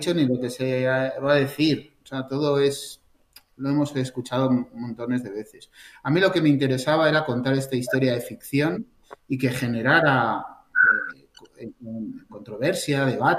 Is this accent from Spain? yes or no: yes; Basque Country, Spain; sobre todo por los que somos de Euskadi